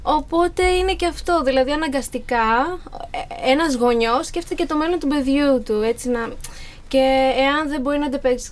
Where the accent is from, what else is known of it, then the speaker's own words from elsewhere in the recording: Philippines; Greek is a second language; now in Greece; είμαι από τις Φιλιππίνες